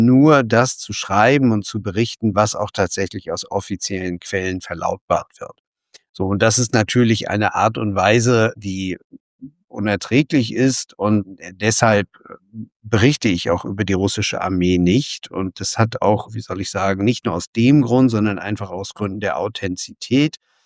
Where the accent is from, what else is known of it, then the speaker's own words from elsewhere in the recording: Berlin, Germany; Also zum Beispiel ist in meinem Heimatort Berlin